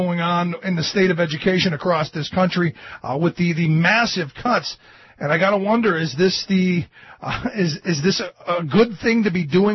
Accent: Cleveland, Ohio, United States; it reminds me of being a kid growing up in Cleveland. I grew up in a housing project in the west side of Cleveland

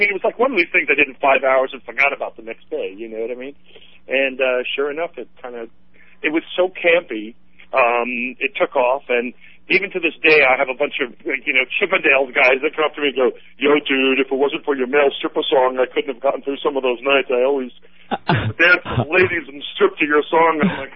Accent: New York City, New York, United States; But I grew up in New York City. I'm a New York City boy. I left home at 14

